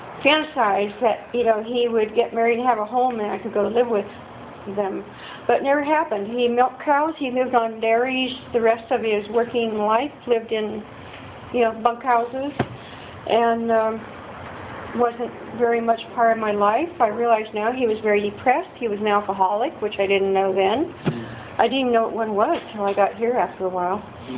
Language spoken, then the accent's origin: English; Sonoma, California, United States; I grew up in Sonoma, California. I'm a native daughter of the Golden West, whatever they call it. I grew up on a ranch.